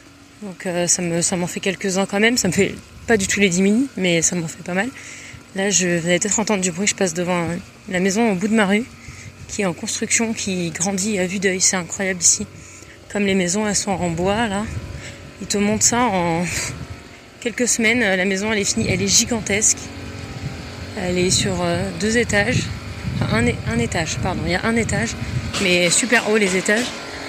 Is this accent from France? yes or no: yes; Southern France, France; Sachant que je viens du sud de la France, notamment un peu de l'arrière-pays où c'est plus du genre il faut que tu t'arrêtes pour laisser passer la voiture qui monte.